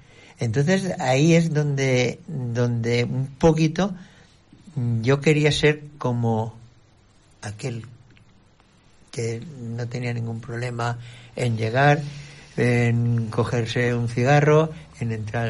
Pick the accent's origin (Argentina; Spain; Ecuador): Spain; Manises, Valencian Community; born there; Yo soy nacido en Manises y, no sé, siempre he tenido una relación muy estrecha con Cuart de Poblet.